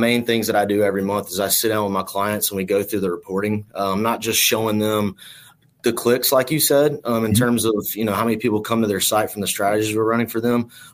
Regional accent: South Carolina, United States; I'm from South Carolina, so I'm still getting a 434 number

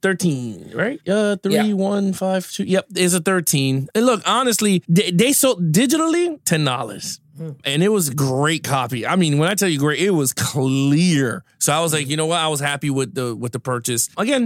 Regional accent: Bronx, New York, United States; We grew up in the Bronx. There was no clubs with tigers in the Bronx.

